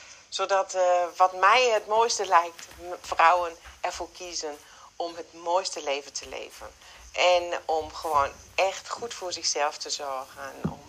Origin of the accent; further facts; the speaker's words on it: Germany; accent: German; Dutch is a second language; nog beter en effectiever en nog mooier kan klinken met mijn Duits accent